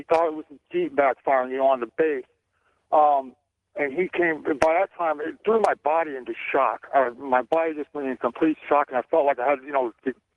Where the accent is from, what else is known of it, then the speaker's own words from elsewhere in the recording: Tripoli, Tripoli District, Libya; I was raised in North Africa, Tripoli, Libya, and my family goes back a long time